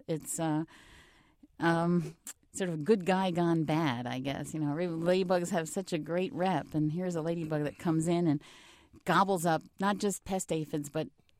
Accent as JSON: {"language": "English", "region": "Northeast", "country": "United States", "tie": "born or raised there", "said": "I grew up actually in the Northeast, so I went in the early 60s, giving my age away here"}